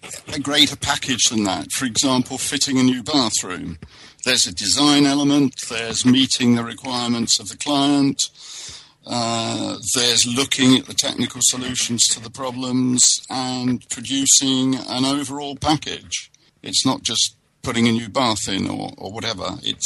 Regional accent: London, United Kingdom; I'm originally from London.

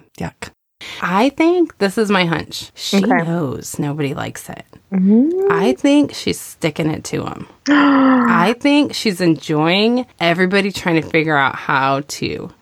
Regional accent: Arizona, United States; also born or lived in California; now in Texas, United States; So that's not I'm from Arizona.

